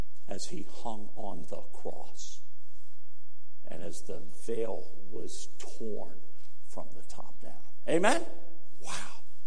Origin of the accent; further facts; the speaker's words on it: Freeburg, United States; I remember growing up in Freeburg and not knowing who Jesus was.